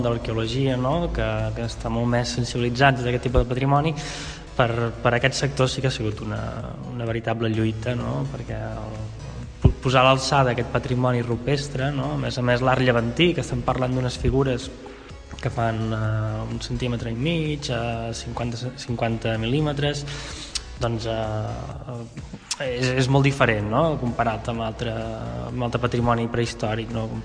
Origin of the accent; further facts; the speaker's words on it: Catalonia, Spain; la gent de la Conca som privilegiada